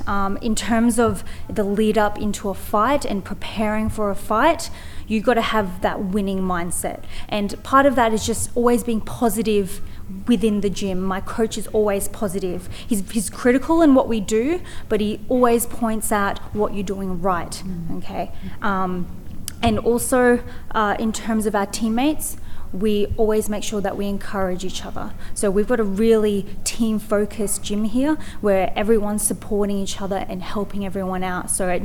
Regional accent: Australia; I believe being half Filipino and half Australian is of great benefit. Of course, the Philippines, they love their boxing. It's ingrained in their culture. So to have that a part of me really means a lot. And to represent Australia overseas is just an amazing feeling

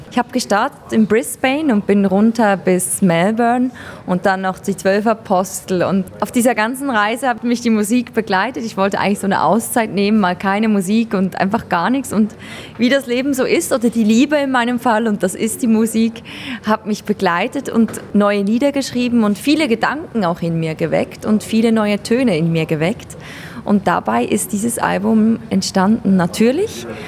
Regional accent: Switzerland; als Schweizerin erfolgreich in Deutschland, gewonnen in Deutschland

